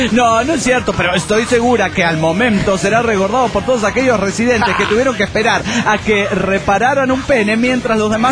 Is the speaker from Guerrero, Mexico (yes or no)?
no; Mexico City, Mexico; yo soy del DF